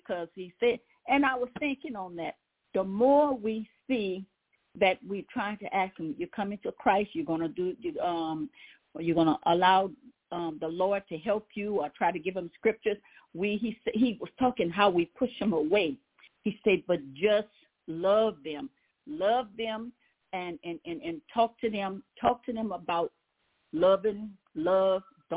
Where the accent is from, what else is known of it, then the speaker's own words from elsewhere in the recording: Louisiana, United States; and I'm from Louisiana, and then we went to Alexandria.